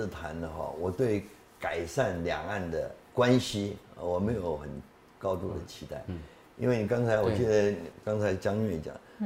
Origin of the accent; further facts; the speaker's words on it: Taiwan; 在我们台湾这边不会发生